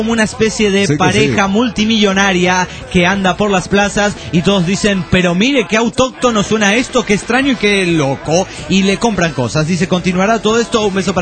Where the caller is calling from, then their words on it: Uruapan, Michoacán, Mexico; de Urbán, México.